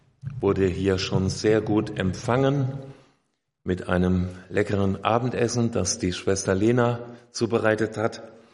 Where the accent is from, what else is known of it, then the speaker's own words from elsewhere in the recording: Hünfeld, Hesse, Germany; Ich komme aus dem Landkreis Fulda, aus Hünfeld. Also ich bin vom einen Feld ins andere gefahren, vom Hünfeld ins Coesfeld, ne?